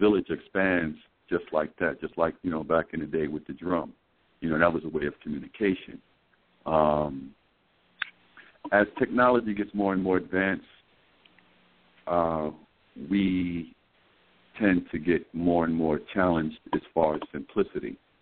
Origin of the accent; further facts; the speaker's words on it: South Carolina, United States; Greetings. … I'm from South Carolina.